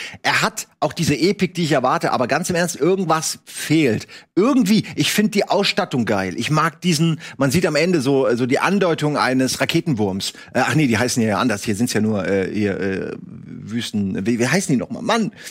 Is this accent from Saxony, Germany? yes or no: no; Lohrhaupten, Hesse, Germany; also born or lived in Hanau; Aus Hessen. Hessen, ich kann euch ja zeigen, wo ich geboren bin. Also geboren bin ich in Hanau, aber aufgewachsen bin ich in Lohrhaupten. Das ist winzig.